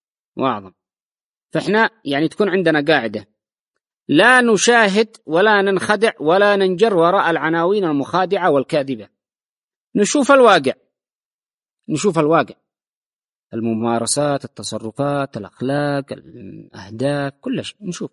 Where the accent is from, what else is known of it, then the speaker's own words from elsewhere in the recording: Yemen; إحنا كشعب يمني